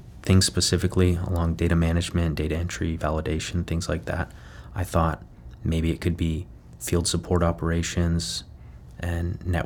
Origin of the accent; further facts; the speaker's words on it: Yuma, Arizona, United States; Well, as a lifelong border town resident, born and raised in Yuma, Arizona